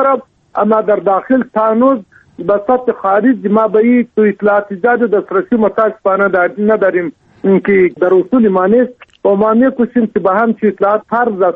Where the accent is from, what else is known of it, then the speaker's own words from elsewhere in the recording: Afghanistan; ما افغان هستیم، نماینده ملت هستیم در تالار